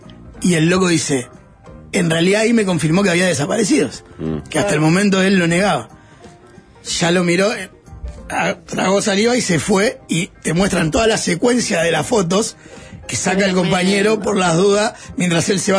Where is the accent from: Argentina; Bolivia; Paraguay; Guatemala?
Argentina; Esto es para que vean cómo somos los argentinos.